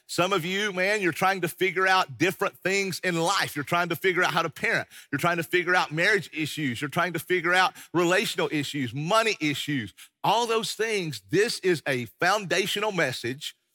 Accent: United States; I'm an American. I was born an American, and I love this country.

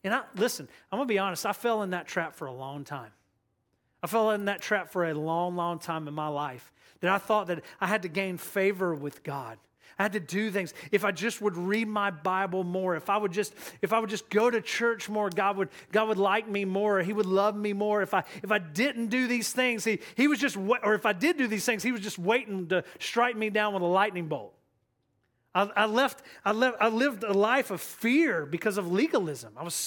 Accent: Loganville, Georgia, United States; also born or lived in Athens; And so I grew up in Athens, and I grew up in a little small town called Loganville.

